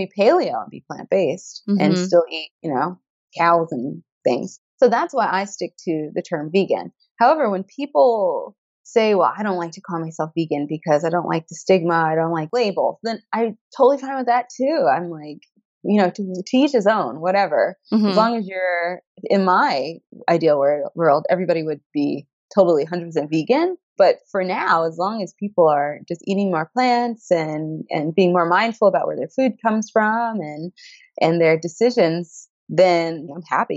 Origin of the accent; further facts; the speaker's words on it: Georgia, United States; Well, I was already a little bit different growing up in Georgia because my family, we didn't eat any red meat or pork.